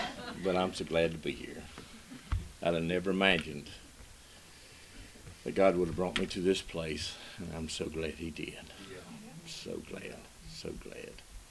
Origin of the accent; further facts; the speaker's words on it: North Carolina, United States; moved away as an adult; now in West Virginia, United States; I never knew I had an accent until I moved to West Virginia. Lived in North Carolina all my life, foothills of the Blue Ridge Mountains